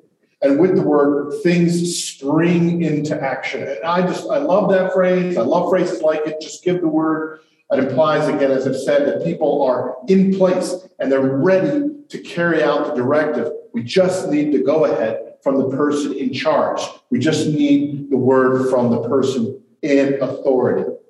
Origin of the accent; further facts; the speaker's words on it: Mid-Atlantic, United States; It's like when I first lived in the South, I was a Yankee, and I didn't understand that. I was from the Mid-Atlantic.